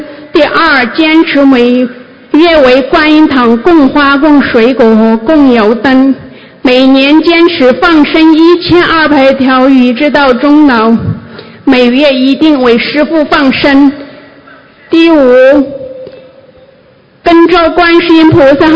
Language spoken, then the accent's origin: Chinese; Hong Kong; 大家好，我来自香港